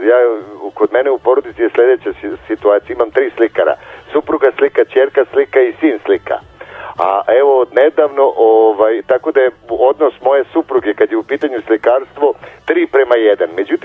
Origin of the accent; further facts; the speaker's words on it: Vojvodina, Serbia; Kod nas u Banatu kaže